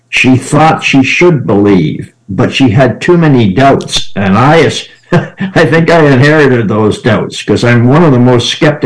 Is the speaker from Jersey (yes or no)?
no; Canada; born there; Yes, I was born in Canada.